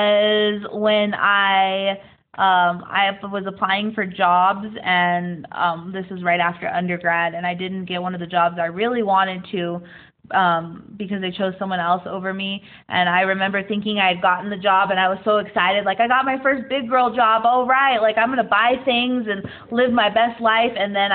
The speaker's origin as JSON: {"language": "English", "town": "Gallup", "region": "New Mexico", "country": "United States", "tie": "born or raised there", "also_born_or_lived": "Albuquerque", "said": "I was born and raised right here in Gallup, New Mexico. Went to Gallup High, went to Gallup Middle School, went to Red Rock Elementary School."}